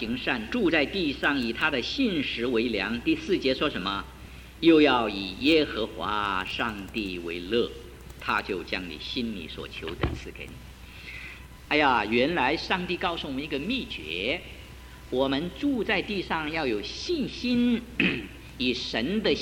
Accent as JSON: {"language": "Chinese", "country": "China", "lives_now": "United States", "said": "所以我们中国人有一句话说"}